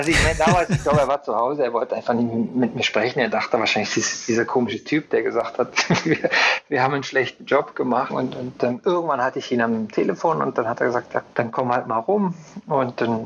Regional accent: Basel, Basel-Stadt, Switzerland; Genau, ich bin da aufgewachsen in Basel.

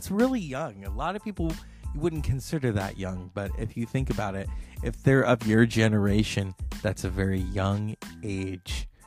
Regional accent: California, United States; I'm from Northern California. A lot of people don't know that.

